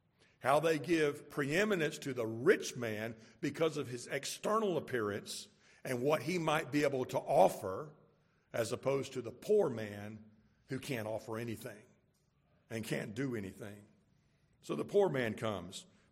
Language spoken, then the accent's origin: English; Jacksonville, Florida, United States; where I was raised in Jacksonville, much like here, there's places that are very, very poor.